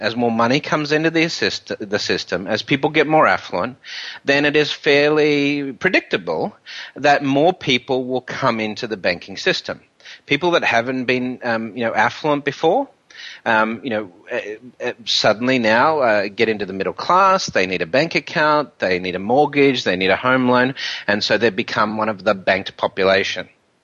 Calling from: New York, United States; I'm calling from New York today. As you guys know, I'm based in New York

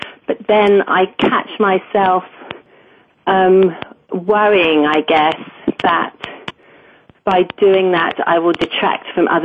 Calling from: Oxford, South East England, United Kingdom; I'm calling from Oxford in England.

